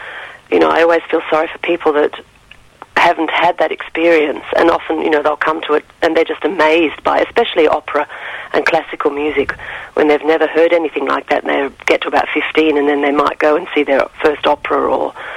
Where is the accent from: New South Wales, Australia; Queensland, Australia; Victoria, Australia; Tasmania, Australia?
Victoria, Australia; Geelong; We grew up in Geelong and we used to travel up on the train when I was about 15